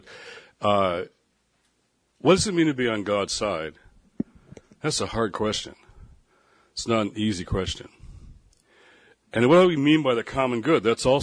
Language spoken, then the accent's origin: English; Detroit, Michigan, United States; So I was coaching the team, Tigers, my hometown, Detroit.